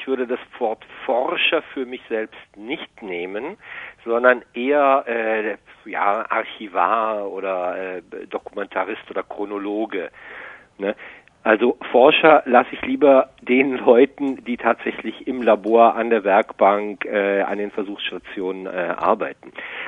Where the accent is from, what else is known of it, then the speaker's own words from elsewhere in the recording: Damascus, Syria; moved away; also born or lived in Berlin; Meine Mutter aus Deutschland. Und geboren bin ich in Berlin, habe die ersten paar Jahre hier in Berlin auch verbracht, und dann haben meine Eltern, da war ich etwa 5 Jahre, in Damaskus, Syrien, ein selbstständiges Ingenieurbüro eröffnet.